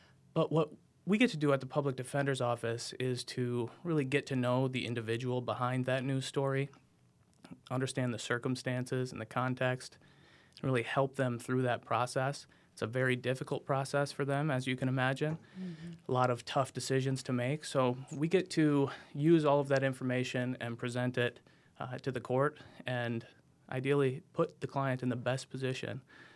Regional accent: Brookings, South Dakota, United States; So I grew up in Brookings, South Dakota. I went to high school there, graduated from SDSU, went to law school in St. Paul at William Mitchell College of Law, came back to South Dakota

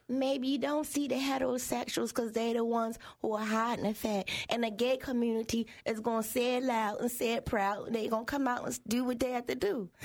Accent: Maryland, United States; And I'm from Maryland, and we get snow.

